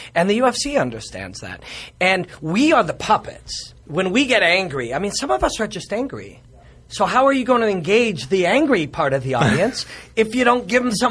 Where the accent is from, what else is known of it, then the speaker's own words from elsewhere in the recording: Winnipeg, Manitoba, Canada; I'm from Winnipeg, same part of the northern, southern part of the same.